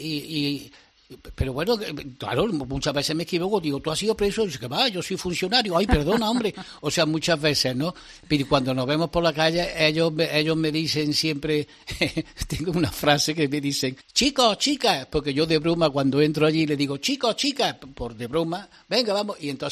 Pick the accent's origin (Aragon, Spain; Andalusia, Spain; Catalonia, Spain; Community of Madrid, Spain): Andalusia, Spain; Córdoba; mira, yo soy de Córdoba, ¿tú de dónde eres?